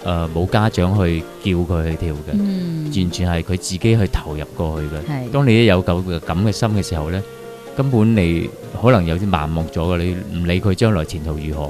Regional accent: China; 因为始终我们都是中国人

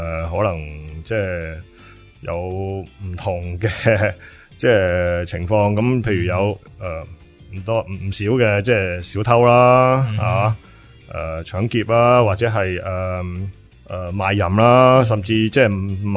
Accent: Hong Kong; 如果相对我哋香港人嘅工资嚟讲

